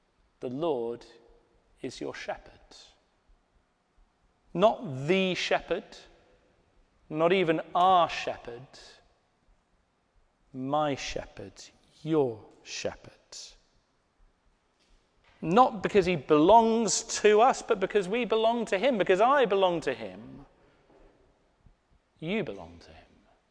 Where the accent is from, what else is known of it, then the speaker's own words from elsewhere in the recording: England, United Kingdom; born there; Now, I was born in England.